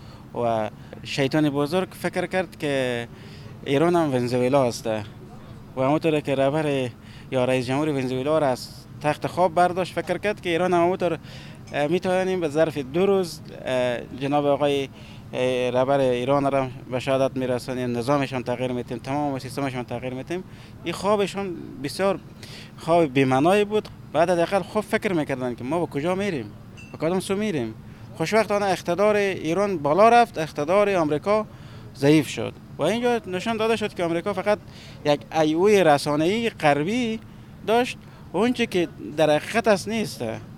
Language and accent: Persian; Afghanistan; ما هم به عنوان کسی که ما از افغانستان هستیم